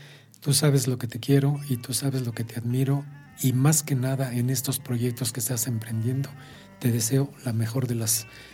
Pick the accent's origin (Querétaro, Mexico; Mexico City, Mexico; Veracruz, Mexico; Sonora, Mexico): Querétaro, Mexico; San Juan del Río; born there; Mi ciudad natal, San Juan del Río.